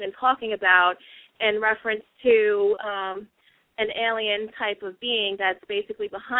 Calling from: Long Island, New York, United States; I'm calling from Long Island.

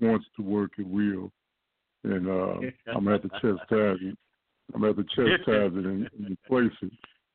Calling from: Los Angeles, California, United States; I'm calling from Los Angeles area.

